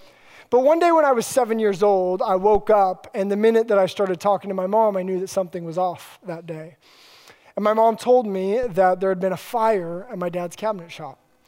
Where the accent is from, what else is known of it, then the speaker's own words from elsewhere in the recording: Alaska, United States; Well, I grew up in Alaska and my dad was a cabinet maker.